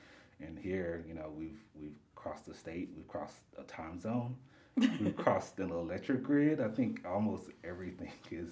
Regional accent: Dallas, Texas, United States; now in El Paso, United States; So we're from the North Texas area. I was born and raised in Dallas.

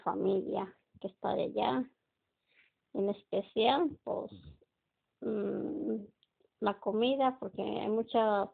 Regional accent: Tequila, Jalisco, Mexico; born there; En Tequila, Jalisco, el pueblo mágico.

